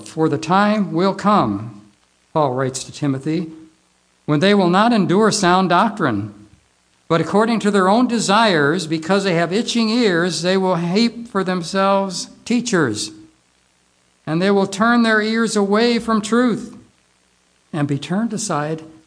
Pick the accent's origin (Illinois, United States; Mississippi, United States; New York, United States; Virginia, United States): Illinois, United States; I grew up in that. I came from Illinois. We had a good family.